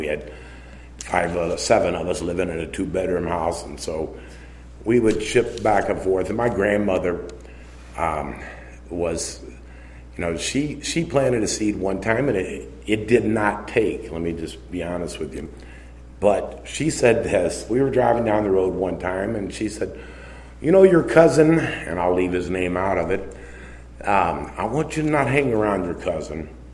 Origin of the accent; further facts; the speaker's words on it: Mississippi, United States; And I'm a boy from Mississippi, and I'm looking, and I'm seeing this water turn.